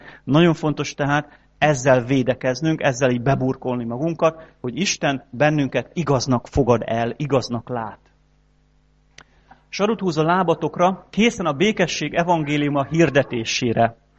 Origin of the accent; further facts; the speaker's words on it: Heves, Hungary; fekete felhő jött a Mátra felől, mint amit én még soha nem láttam. Pedig ott nőttem fel, sok hófelhőt láttam már